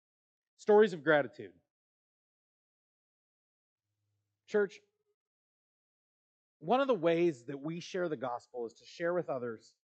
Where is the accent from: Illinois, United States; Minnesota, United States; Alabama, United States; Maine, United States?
Illinois, United States; Chicago; When I grew up in Chicago, that didn't happen because the root systems were much deeper.